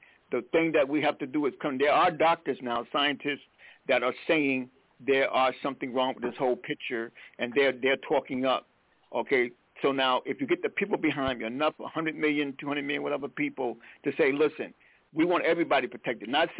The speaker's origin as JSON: {"language": "English", "region": "South Carolina", "country": "United States", "said": "Y'all know I'm from South Carolina."}